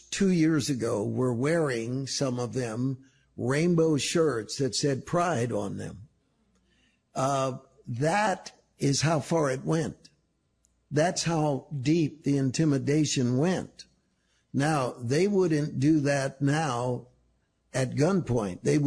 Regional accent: San Francisco, California, United States; Because I'm from San Francisco

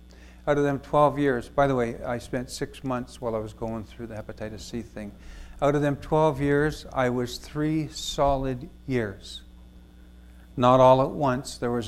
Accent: Toronto, Ontario, Canada; I'm from Toronto.

